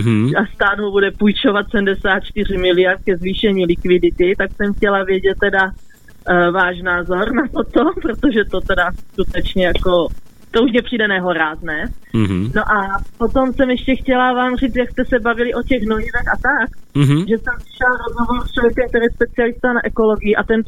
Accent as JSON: {"language": "Czech", "region": "Moravia", "country": "Czechia", "said": "to jsem z Moravy"}